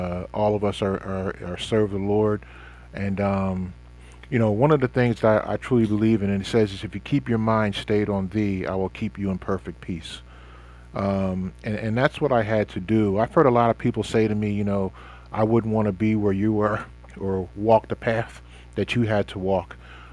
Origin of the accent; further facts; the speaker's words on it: Cheltenham, Pennsylvania, United States; also born or lived in Levittown; Growing up, I grew up in Cheltenham. I went to the Cheltenham School District. But I graduated from the Chamonix area. I moved out there to Levittown